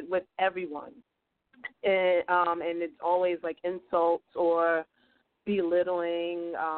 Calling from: Queens, New York, United States; from Queens, New York.

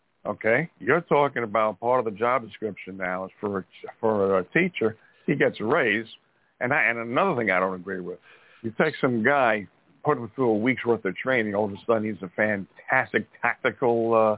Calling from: Montana, United States

